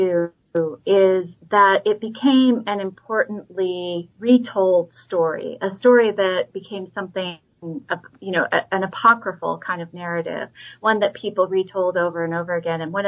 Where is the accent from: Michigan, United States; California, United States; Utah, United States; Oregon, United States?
Oregon, United States; Portland; notably it began in my hometown of Portland, Oregon